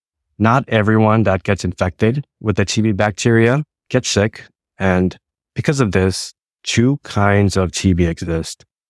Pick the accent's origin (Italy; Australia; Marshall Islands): Marshall Islands; I'm originally from the Marshall Islands.